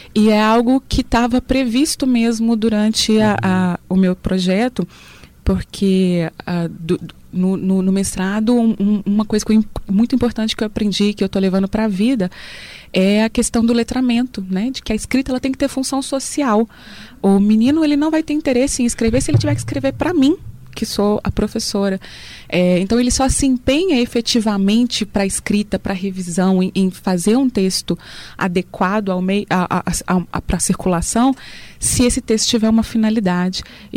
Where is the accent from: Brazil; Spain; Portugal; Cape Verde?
Brazil; Santa Luzia, Minas Gerais; Eu sou moradora de Santa Luzia, né? Do próprio bairro Palmital. Nascida e crescida no Palmital. Vivi lá, estudei nas escolas da região